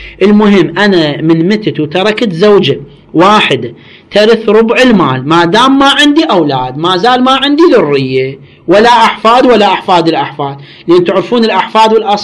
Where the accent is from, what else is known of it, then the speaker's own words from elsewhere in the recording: Iraq; مو مثل ما عندنا احنا بالعراق، وحتى احتمال في غير، احنا عندنا بالعراق